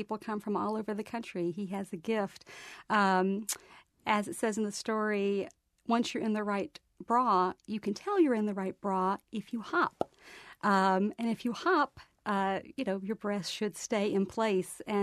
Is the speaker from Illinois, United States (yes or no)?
no; Alabama, United States; I know who I am and I know what it is to be from the South